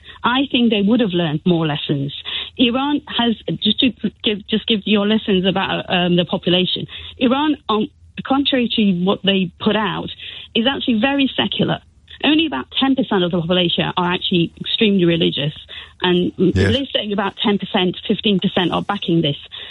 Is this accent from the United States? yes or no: no; United Kingdom; By the way, I'm British Iranian as well.